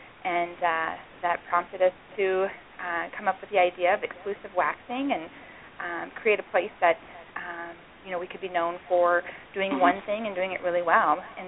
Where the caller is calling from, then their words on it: Denver, Colorado, United States; You're calling from Denver, Colorado.